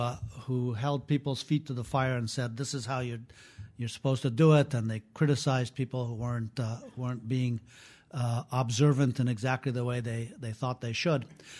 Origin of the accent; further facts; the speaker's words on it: Afghanistan; now in United States; And so Islam was part of everyday life in that sense when I was growing up in Afghanistan.